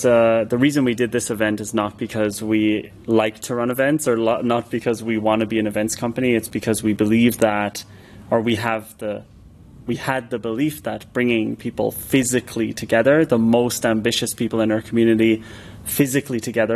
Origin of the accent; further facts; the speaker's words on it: Ireland; I'm from Ireland originally.